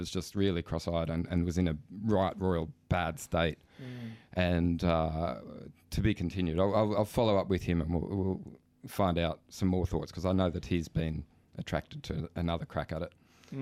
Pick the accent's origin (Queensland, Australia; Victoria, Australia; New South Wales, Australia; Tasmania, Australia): New South Wales, Australia; Coffs Harbour; also born or lived in Netherlands; Well, I grew up in Coffs Harbour, and when I got back from Holland when I was a teenager, I wanted to do surfing.